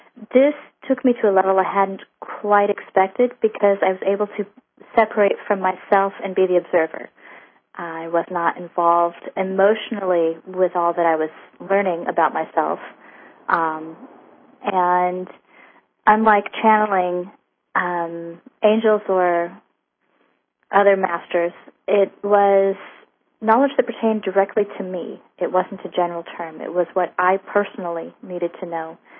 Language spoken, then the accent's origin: English; Huntington Beach, California, United States; I don't believe Oregon would claim me yet. I am born and raised in California, Huntington Beach.